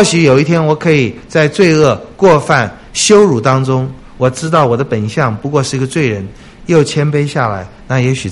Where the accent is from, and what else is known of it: China